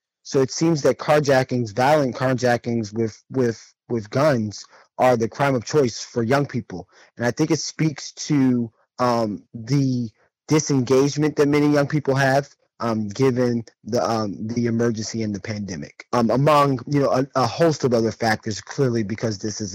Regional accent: Washington, District of Columbia, United States; Yes, I grew up in Southeast D.C. I was born on Minnesota Avenue

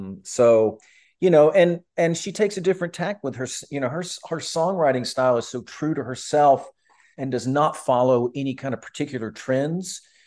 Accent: Birmingham, Alabama, United States; Even my hometown symphony, which is the Alabama Symphony in Birmingham, which is where I grew up.

